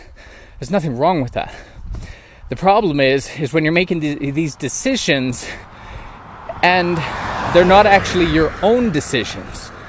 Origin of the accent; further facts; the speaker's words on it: Canada; even though I'm Canadian, we'd use the metric system, but we're so backwards up in Canada.